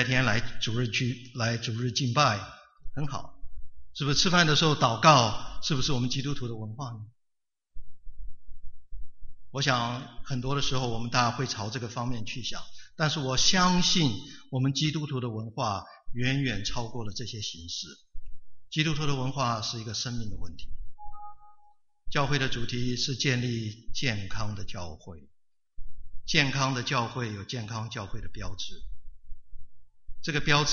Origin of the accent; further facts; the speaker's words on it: Taiwan; 我这个从台湾来的大概不大懂这一些，我就一屁股坐下去了。